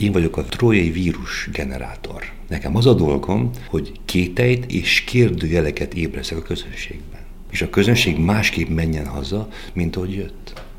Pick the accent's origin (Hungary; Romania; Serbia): Romania; Oradea, Bihor; nekem váradi magyar zsidó életérzésem van. Én egy Habsburg városban nőttem fel. A Váradi Színháztól, mit tudom én, 140 méterre. Piros fedeles, cseréptetős házban. Nem blokklakásban. Én nem a gettóból jöttem, én a városból jöttem.